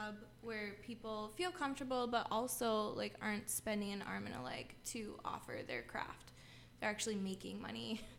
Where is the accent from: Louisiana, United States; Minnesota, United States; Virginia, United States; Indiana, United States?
Minnesota, United States; Rochester; Yep, I'm from Rochester.